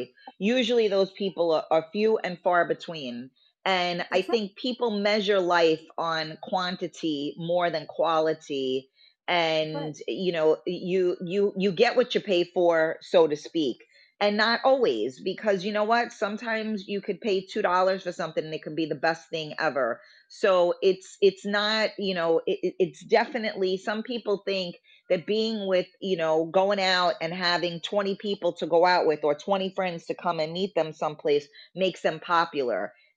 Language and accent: English; New York City, New York, United States; because I was, you know, like you said, growing up in the Bronx, you know, is a very, you know, it's a different mentality.